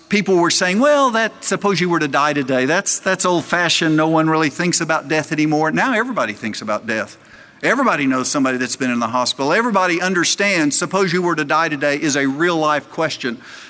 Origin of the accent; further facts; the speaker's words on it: Oklahoma, United States; I'm a kid from Oklahoma, here in Fort Lauderdale. It's a little different culture.